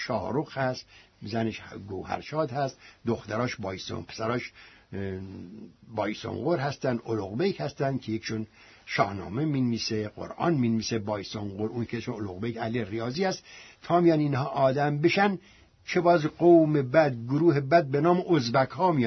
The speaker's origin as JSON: {"language": "Persian", "country": "Iran", "first_language": "Persian", "said": "همین الان ما مردم ایران در انزوا قرار گرفتیم از نظر زبانمون، و زبانمون فارسی است."}